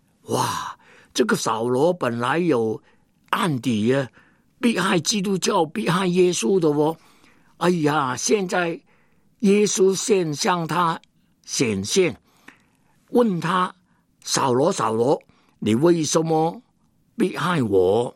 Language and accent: Chinese; Hong Kong; 我那个时间在香港出生，在香港长大，在香港念书，在内地根本没有亲戚朋友，连普通话也不懂得讲。